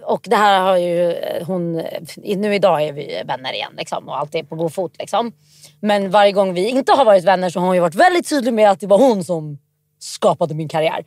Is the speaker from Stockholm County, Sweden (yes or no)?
yes; Stockholm, Stockholm County, Sweden; jag är ju uppvuxen i Stockholm.